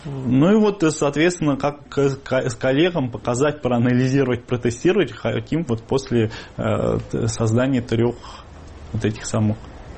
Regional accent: Ryazan, Ryazan Oblast, Russia; То, что мы из Рязани, соответственно, вуз наш, так, в общем-то, провинциальный.

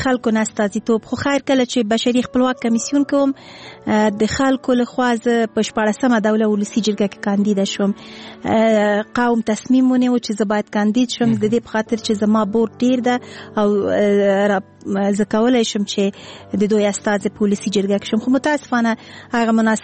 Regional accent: Afghanistan; مونږ هم افغانان یو

